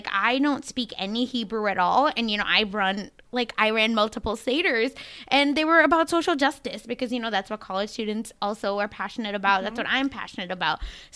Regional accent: India; now in United States; when I moved to America to see like how holidays have become versus like in where I grew up in India where it wasn't so siloed, right?

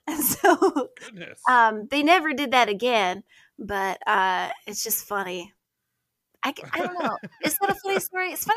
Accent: Idaho, United States; I grew up in Idaho, and for some fucking reason, there's like a lot of Scottish people. I don't know why.

